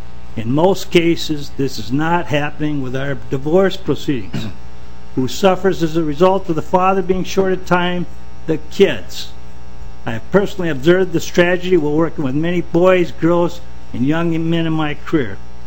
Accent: Minnetonka, Minnesota, United States; from Minnetonka, Minnesota.

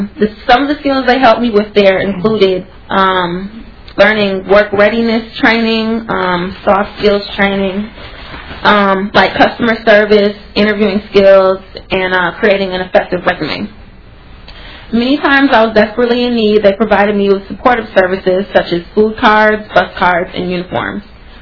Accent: St. Paul, Minnesota, United States; I'm 20 years old and I'm from St. Paul.

